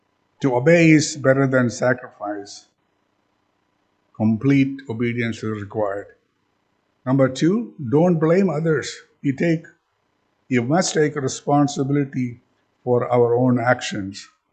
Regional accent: India; first language Malayalam; So since Malayalam is my mother tongue, I felt comfortable.

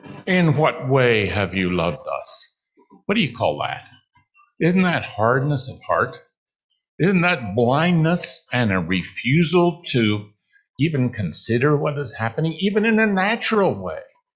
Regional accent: Canada; like I'm a Canadian, like we have in Canada.

